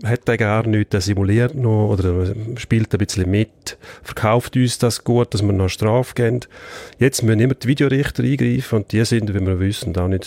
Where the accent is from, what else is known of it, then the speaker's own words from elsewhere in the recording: Switzerland; Wir haben ja den Crosby nicht bei uns in der Schweiz.